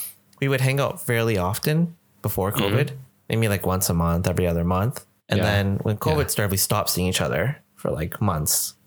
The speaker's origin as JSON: {"language": "English", "country": "Canada", "tie": "born or raised there", "said": "when I was like a kid growing up in Canada"}